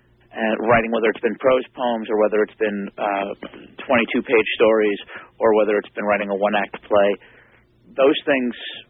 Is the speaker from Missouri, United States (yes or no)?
no; New York City, New York, United States; I'm a punk rock kid. I grew up in the New York City punk rock scene